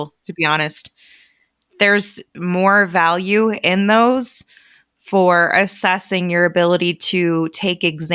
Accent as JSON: {"language": "English", "town": "Rockford", "region": "Illinois", "country": "United States", "tie": "born or raised there", "said": "We don't do pop-ups around here. I was raised in Rockford, Illinois."}